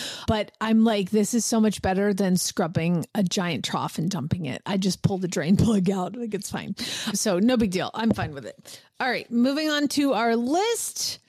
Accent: Atlanta, Georgia, United States; And I grew up in Atlanta and Georgia and we call them weed whackers.

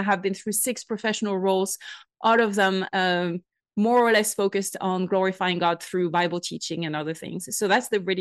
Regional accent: France; English is a second language; I'm a former atheist. I grew up in France. I'm fully French. You can hear the accent. And so it's very typical in France to grow up as an atheist.

